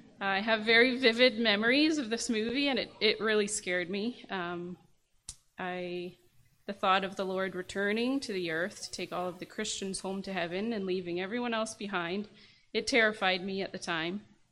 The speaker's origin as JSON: {"language": "English", "town": "Vancouver", "region": "British Columbia", "country": "Canada", "tie": "born or raised there", "said": "I was very privileged to be born in a loving Christian home. I was born and raised in Vancouver, and we went to church every Sunday"}